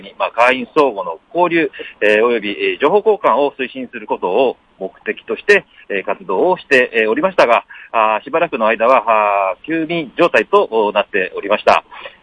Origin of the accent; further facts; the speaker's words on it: Yokohama, Kanagawa, Japan; 私も生まれも育ちも横浜ですので